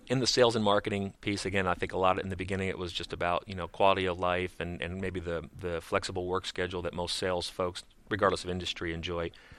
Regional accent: Pennsylvania, United States; So I grew up, I grew up in Pennsylvania. So the winters, whenever there was a day of school canceled, it was actually interesting.

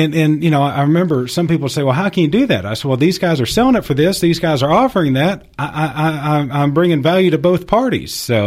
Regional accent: Texas, United States; there was a local music store where I grew up in East Texas that had a whole bunch of closeout used CDs

